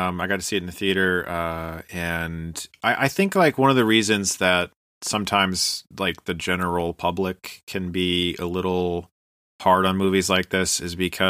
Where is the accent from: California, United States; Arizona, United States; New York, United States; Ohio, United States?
Ohio, United States; and I'm from Ohio, so like we're kind of on this Midwest